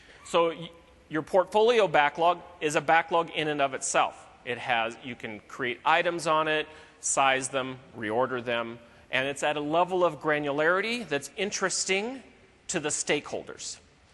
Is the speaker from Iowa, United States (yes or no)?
yes; Iowa, United States; I was born in the United States in Iowa, a little town, and I was born in the northwest corner of Iowa. More specifically, I was born on a farm.